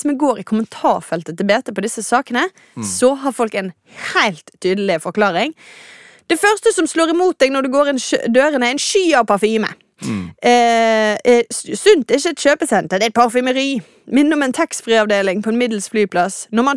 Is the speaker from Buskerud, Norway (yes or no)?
no; Bergen, Vestland, Norway; for der er jeg bergenser på min hals.